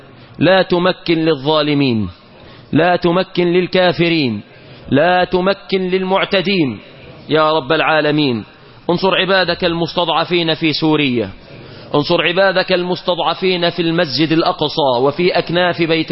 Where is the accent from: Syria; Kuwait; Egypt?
Egypt